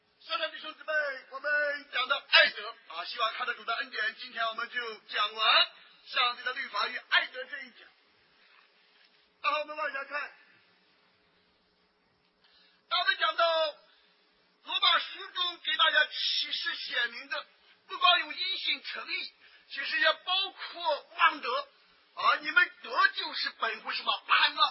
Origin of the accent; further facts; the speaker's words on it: China; 我们中国人